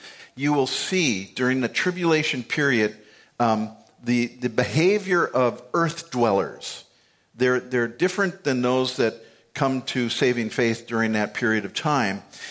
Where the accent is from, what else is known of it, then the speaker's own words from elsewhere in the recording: Minnesota, United States; I like a nice, calm lake. I'm a Minnesotan.